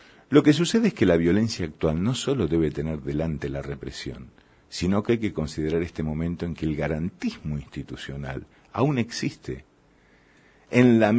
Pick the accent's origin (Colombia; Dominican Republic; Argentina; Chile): Argentina; Somos vulnerables, somos argentinos.